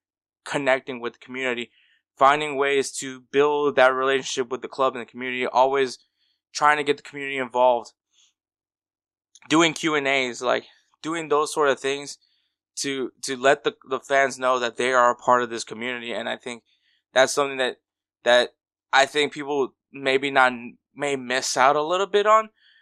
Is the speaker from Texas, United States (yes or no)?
yes; Houston, Texas, United States; also born or lived in Los Angeles; I was born in LA. And then at 11 months old, I moved here to Houston and I grew up in Houston.